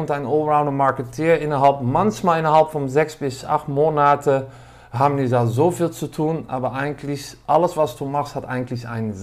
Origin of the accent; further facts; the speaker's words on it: Netherlands; German is a second language; now in Düsseldorf, Germany; Ich bin von Venue Marketing, man hört das auch ein bisschen. Ich komme aus Holland, wohne seit Jahren in das schöne Düsseldorf.